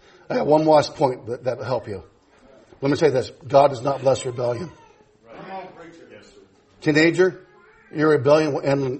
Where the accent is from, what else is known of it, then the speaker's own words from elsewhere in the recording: Midwest, United States; I'm a country boy, born and bred in the Midwest.